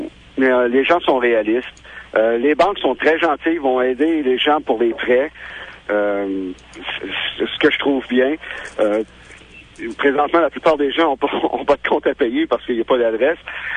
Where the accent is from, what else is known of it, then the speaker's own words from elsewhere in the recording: Quebec, Canada; now in Mississippi, United States; Quand je suis petit de Québec, je suis allé travailler à Cleveland, en Ohio.